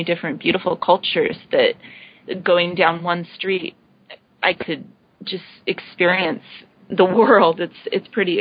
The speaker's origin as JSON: {"language": "English", "region": "Alaska", "country": "United States", "tie": "born or raised there", "also_born_or_lived": "Oregon", "lives_now": "Hong Kong", "said": "Well, I grew up in Alaska, and then I moved to Oregon"}